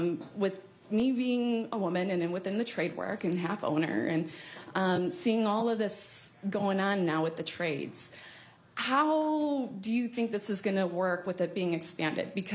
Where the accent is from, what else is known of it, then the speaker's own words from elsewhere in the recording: Barrington, Illinois, United States; I'm actually from Barrington, Illinois.